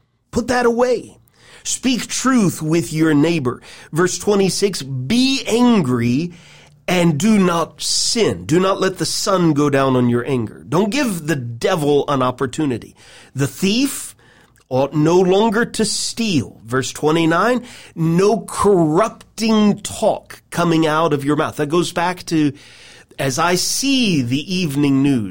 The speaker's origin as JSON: {"language": "English", "town": "Nashville", "region": "Tennessee", "country": "United States", "tie": "born or raised there", "moved": "as an adult", "said": "I grew up in Nashville, Tennessee. Ever since I was 19 years old, I have lived in the Midwest."}